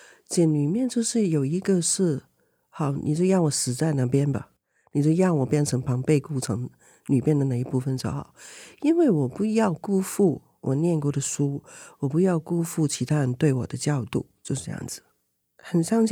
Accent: Hong Kong; now in Taiwan; 长大的，我长大里面有一些很好很重要的部分是我怎么样都不要把它拿走，无论香港变成怎么样子，我那一部分都是从那边来的。

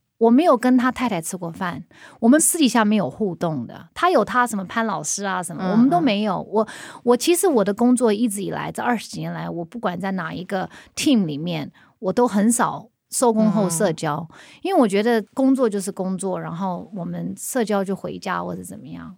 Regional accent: United States; now in Taiwan; 我当初一个在美国长大的 right， 然后我台湾我根本没有，我没有在台湾长大过，我的家人都在美国，我就跑回来

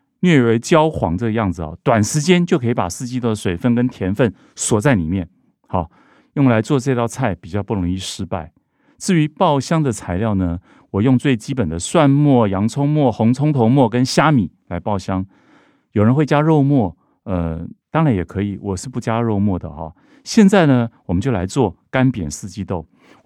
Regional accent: Taiwan; 我们台湾人吃这个茄子很喜欢加九层塔的。

